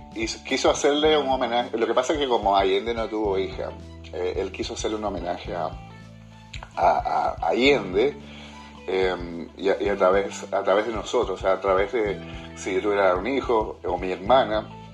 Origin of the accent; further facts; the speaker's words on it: Havana, Cuba; also born or lived in Chile; tu casa espiritual, es Cuba, es La Habana. Ese es mi hogar